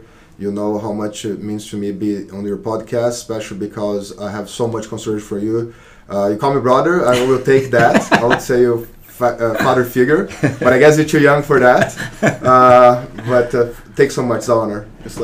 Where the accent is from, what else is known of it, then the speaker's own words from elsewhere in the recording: Ubatuba, São Paulo, Brazil; English is a second language; So I'm originally from Brazil. I'm from the state of São Paulo in the city called Batuba. So that's in the coast. I grew up there my whole life.